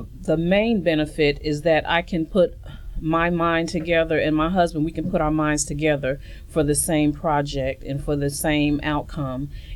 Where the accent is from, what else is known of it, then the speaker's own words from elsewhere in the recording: Albany, New York, United States; He is originally from Georgia. I'm from Albany, New York.